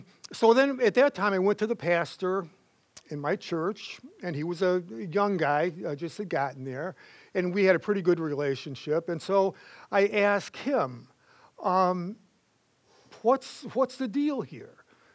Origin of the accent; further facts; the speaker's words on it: Lincoln Park, United States; Growing up in Lincoln Park, I was in a predominantly Hungarian neighborhood, where sour cream is a beverage.